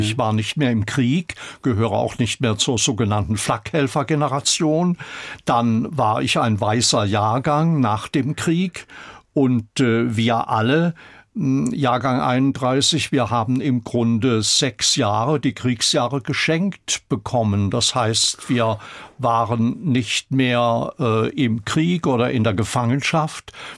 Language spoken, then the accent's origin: German; Freiburg, Baden-Württemberg, Germany; born there; also 31, bin ich geboren in Freiburg.